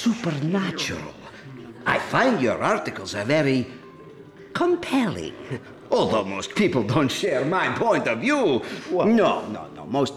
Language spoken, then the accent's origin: English; Idaho, United States; Yes, I grew up in Idaho.